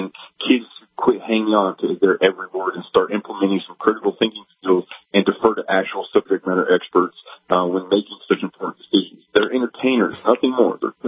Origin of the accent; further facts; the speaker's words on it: Florida, United States; now in Georgia; Yes, sir. I'm from Florida. I live in Georgia at the time, but I grew up in Florida.